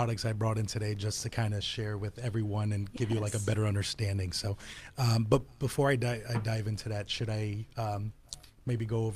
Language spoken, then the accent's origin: English; Worcester, Massachusetts, United States; I think it also serves a purpose with the idea that I'm from Worcester, or mm-hmm. I've been in Worcester for a long period of time.